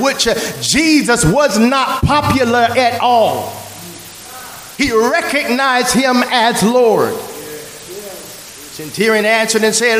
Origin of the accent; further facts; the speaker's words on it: Florida, United States; I found that out because I'm from North Florida